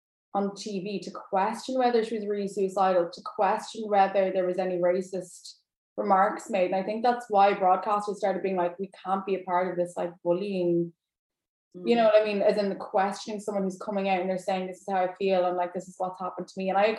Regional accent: Ireland; And obviously we're Irish, it doesn't affect us

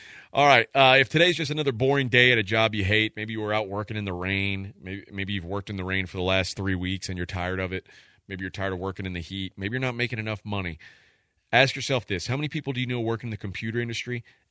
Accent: Houston, Texas, United States; also born or lived in Bay City / Austin / Nashville; I grew up here. I was born in Bay City, Texas. I mean, I've obviously been around a lot of different places. I was in Austin for a long time. I was in the Army. I was in Nashville for a long time.

